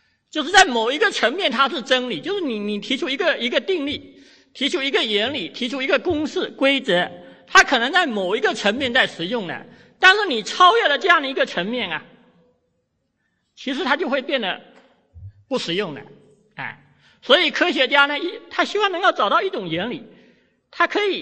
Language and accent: Chinese; China; 所以我觉得我们中国人，今天的中国人